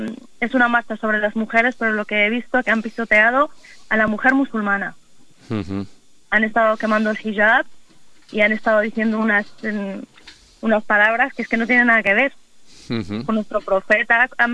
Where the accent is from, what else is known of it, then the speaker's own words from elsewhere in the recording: Morocco; Yo soy de Marruecos.